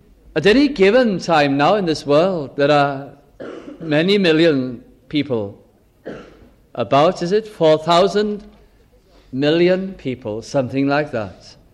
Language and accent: English; Caernarfon, Wales, United Kingdom; also born or lived in Lancashire; when we moved from North Wales to Lancashire, and every time I went to Manchester, I used to say just one thing.